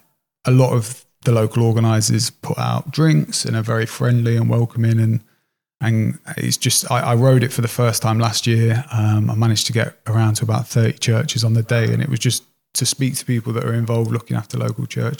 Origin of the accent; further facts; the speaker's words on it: Sowerby, East Midlands, United Kingdom; also born or lived in Leicester; But Leicester, I was born in Leicester. I grew up in Sowerby, which is about 5-6 miles north of Leicester. And so Leicester is home now.